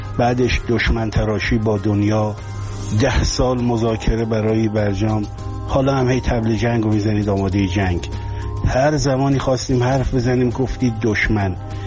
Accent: Iran; به عنوان یه ایرانی مخالف جنگم،

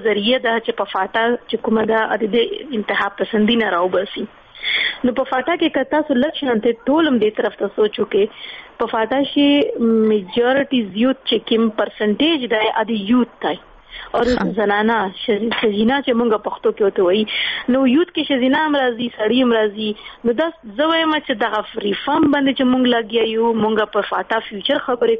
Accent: Khyber Pakhtunkhwa, Pakistan; زه یو قبایلی یم، زه د ساوت وزیرستان یم،

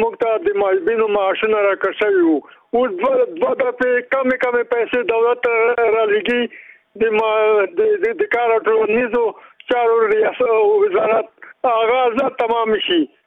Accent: Khost, Afghanistan; زه د خوست څخه یو تن معیوب یم،

